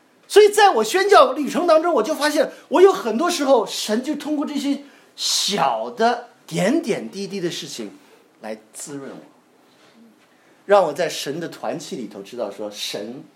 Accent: Xi'an, Shaanxi, China; 我是西安的啊，知道吧？这里有西安同胞没有？

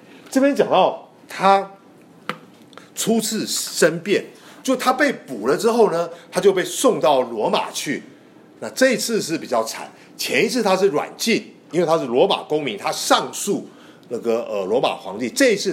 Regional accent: China; 特别是我们中国人姐妹们穿旗袍都是量身定做的

